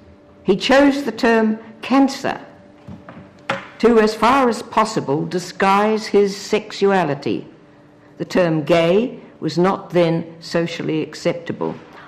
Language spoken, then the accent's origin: English; Taranaki, New Zealand; I am 87 years old. I grew up in South Taranaki, where homosexuality was regarded as a criminal offence simply waiting to happen.